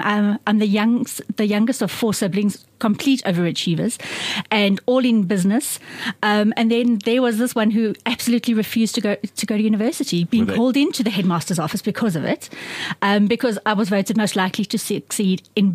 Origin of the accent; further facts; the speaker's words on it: South Africa; we couldn't have full-time employment as a South African in the dark days of apartheid.